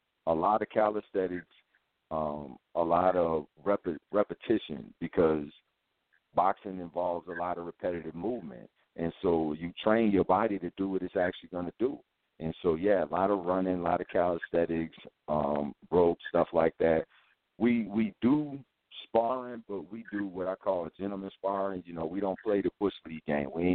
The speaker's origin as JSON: {"language": "English", "town": "New Orleans", "region": "Louisiana", "country": "United States", "tie": "born or raised there", "said": "Because, like, where I grew up at in New Orleans, they didn't really have no gyms."}